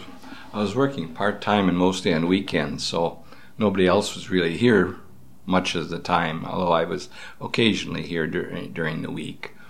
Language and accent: English; Manitowoc, Wisconsin, United States; born there; Well, let's see, I was born in 1934 in Manitowoc, Wisconsin.